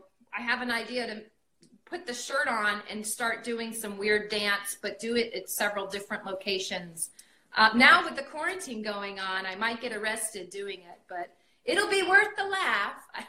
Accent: Florida, United States; now in Atlanta, United States; No, I'm originally from Florida.

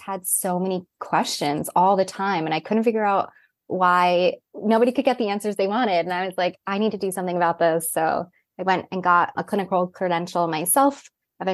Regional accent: New York City, New York, United States; My favorite color as a New Yorker is black.

